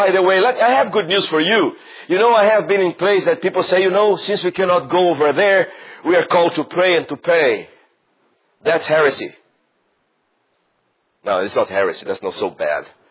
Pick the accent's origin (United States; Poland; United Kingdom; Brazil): Brazil; English is a second language; My wife's from the Netherlands, I'm from Brazil. And we grew up in Brazil